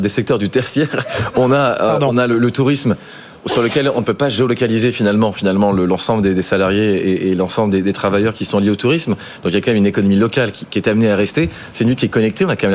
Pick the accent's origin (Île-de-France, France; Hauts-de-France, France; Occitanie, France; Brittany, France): Brittany, France; Je suis breton, donc autant en profiter.